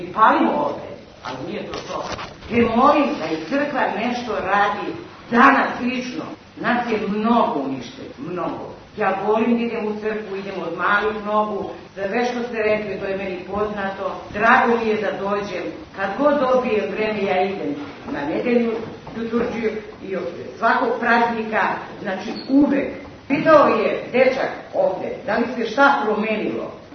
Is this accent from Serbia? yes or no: no; Kosovo; Ja sam sa Kosova.